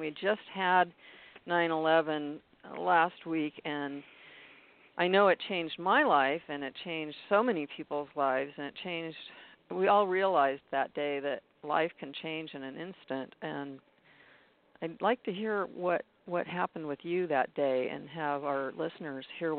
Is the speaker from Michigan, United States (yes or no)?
no; California, United States; I'm from California, so for me, those places are so far away that I couldn't really relate in the way that you would.